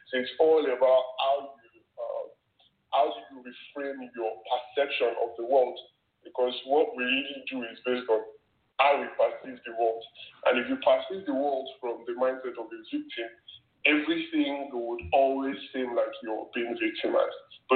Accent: Nigeria; I mean, I grew up in Nigeria.

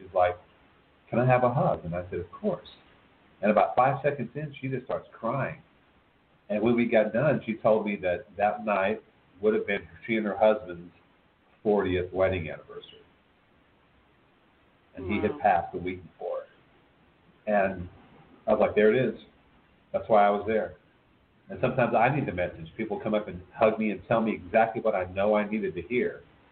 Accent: Texas, United States; Like I grew up in Texas, and that's why

